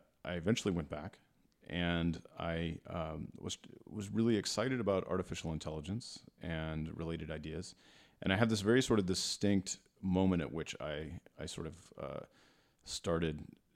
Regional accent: Texas, United States; So, I grew up in Texas, and I went to MIT for my undergrad

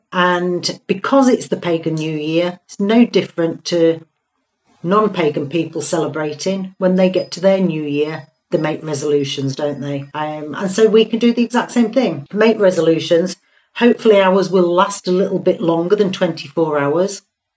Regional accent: Hull, Yorkshire and the Humber, United Kingdom; I call it Tara because I'm from Hull.

